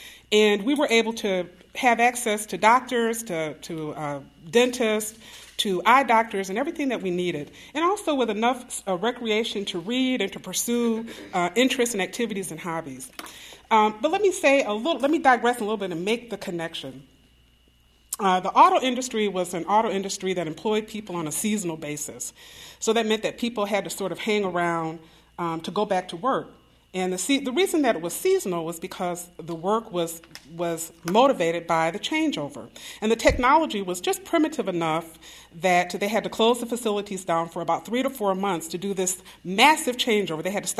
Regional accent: Flint, Michigan, United States; I'm from Flint, Michigan.

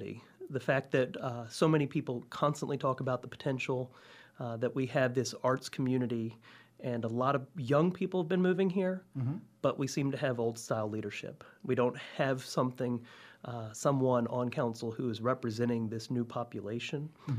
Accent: Virginia Beach, Virginia, United States; I was born in Virginia Beach, grew up there with a large family, and went on to college in Maine.

